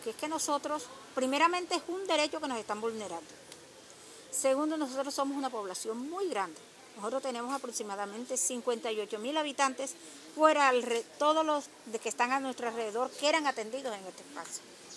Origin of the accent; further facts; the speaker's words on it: Ovejas, Sucre, Colombia; soy de Oveja Sucre. Tengo 26 años de estar viviendo aquí en Nelson Mandela